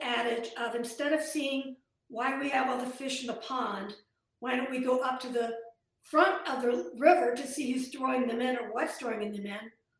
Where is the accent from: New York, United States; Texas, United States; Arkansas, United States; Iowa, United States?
Iowa, United States; I'm from Iowa. Actually, my PhD is from University of Iowa, and I went to school there.